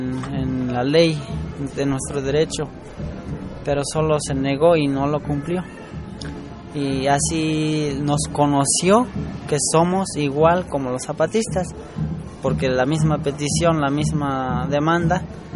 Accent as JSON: {"language": "Spanish", "country": "Mexico", "said": "nosotros mismos somos mexicanos."}